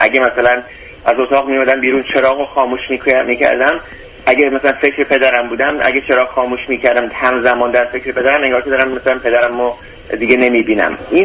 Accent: Iran; از ایران که اومدیم

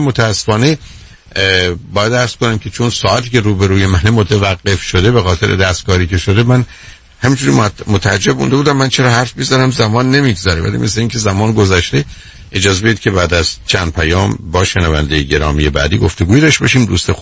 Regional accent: Iran; moved away; من به عنوان یه ایرانی ازش خوشحال نیستم، هرچند کسی هستم که بعد از این همه یا بیشتر عمرمو که خارج بودم

